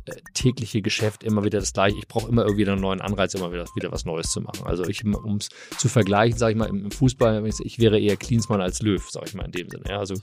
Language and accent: German; Hamburg, Germany; ich komme aus Hamburg, ich bin Eppendorf, Eppendorf groß gewachsen.